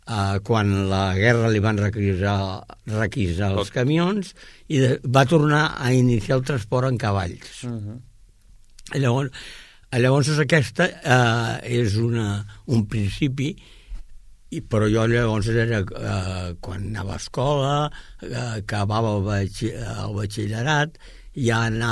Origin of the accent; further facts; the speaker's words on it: Barcelona, Catalonia, Spain; born there; vaig néixer a Barcelona, a la Sagrera. Llavors, vaig néixer el 33